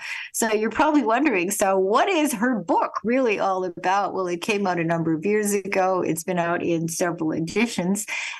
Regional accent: Winnipeg, Manitoba, Canada; when I was a little girl and even an older girl growing up in Winnipeg, Canada

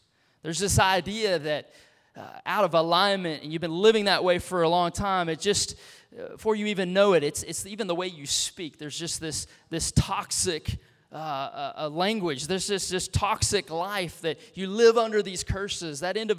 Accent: Beaumont, Texas, United States; also born or lived in Fresno, California; I was born in Fresno, California. But as soon as I was released from the hospital, my parents from Beaumont, Texas, were there in Fresno to pick me up at the hospital, and we got on a plane and headed to Texas.

